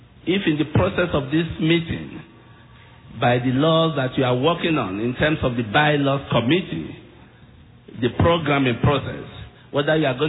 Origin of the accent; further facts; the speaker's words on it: Los Angeles, California, United States; I come from South Central Los Angeles, in a place where people do not even care about Pacifica.